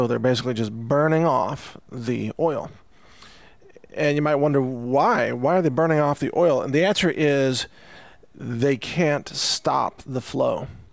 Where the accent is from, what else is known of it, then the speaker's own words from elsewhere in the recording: Texas, United States; I certainly didn't, even though I'm a Texan. Doesn't make me, an oil drilling expert automatically, even though we have a lot of oil industry in Texas.